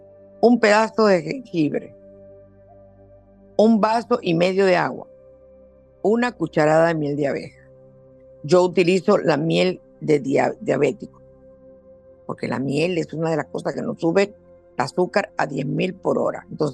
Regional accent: the south, Dominican Republic; en el sur nos criamos con pan, en el Cibao es que comen víveres, nosotros comemos pan de cena, desayuno.

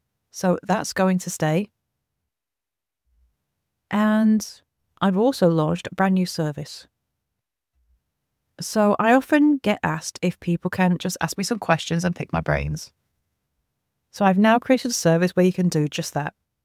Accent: United Kingdom; I'm British, I'm UK based.

